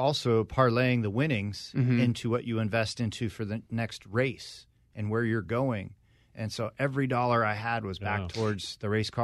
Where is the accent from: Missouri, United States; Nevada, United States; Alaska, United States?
Nevada, United States; Las Vegas; You have your local track, where I grew up in Las Vegas